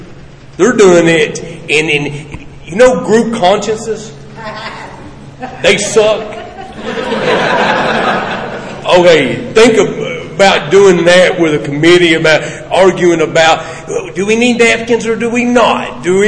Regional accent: Kingsport, Tennessee, United States; I am from Minnesota. No, I'm just kidding. From Kingsport, Tennessee

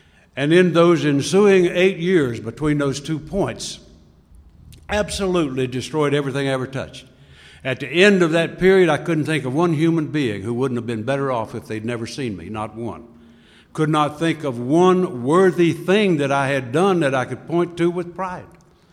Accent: North Carolina, United States; when I grew up in Mayberry down in North Carolina.

